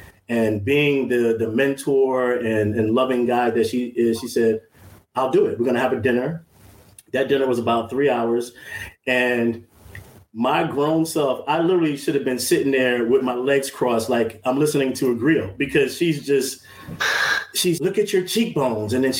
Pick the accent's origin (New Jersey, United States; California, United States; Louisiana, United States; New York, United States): New Jersey, United States; East Orange; the Cicely Tyson School of Performing Arts in my hometown, East Orange